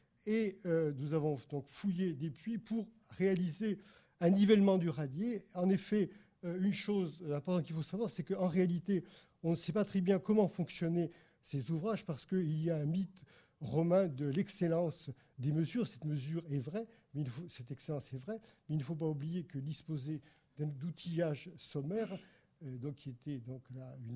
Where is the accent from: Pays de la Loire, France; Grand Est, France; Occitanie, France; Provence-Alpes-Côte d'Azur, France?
Provence-Alpes-Côte d'Azur, France; Aix-en-Provence; Alors, moi, je suis d'Aix-en-Provence et à Aix, nous avons un tunnel d'aqueduc qui est remarquable